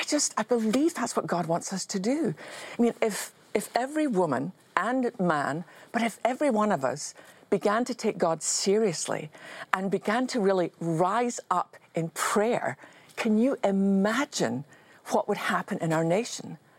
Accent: Scotland, United Kingdom; When I was growing up in Scotland

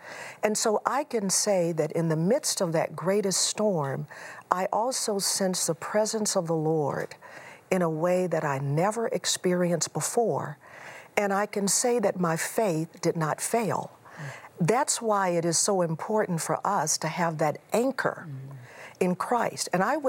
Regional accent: Houston, Texas, United States; I grew up in Houston. You went to school in the Chicago area.

